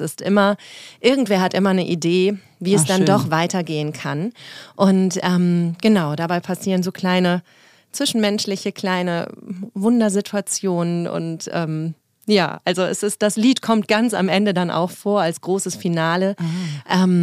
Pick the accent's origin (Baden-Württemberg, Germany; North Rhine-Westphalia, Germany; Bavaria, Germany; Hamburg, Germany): North Rhine-Westphalia, Germany; Ich komme aus dem Rheinland, bin zwischen Köln und Bonn aufgewachsen.